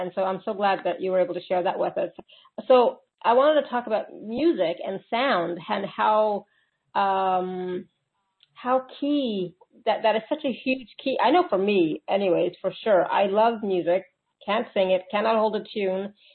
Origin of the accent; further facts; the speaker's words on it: India; Sometimes, because I'm Indian, okay, Indian music brings up so many emotions, right?